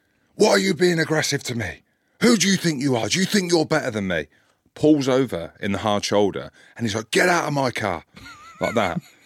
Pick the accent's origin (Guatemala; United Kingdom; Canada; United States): United Kingdom; Scotland; I'm from Scotland. I'm used to the cold.